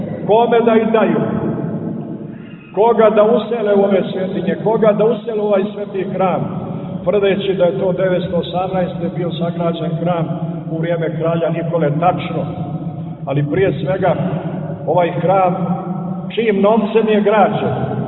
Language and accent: Serbian; Montenegro; mi smo ovdje Crnogorci, kako da kažemo, izvorni njegoševski Crnogorci koji tu ovdje postoje kroz vjekove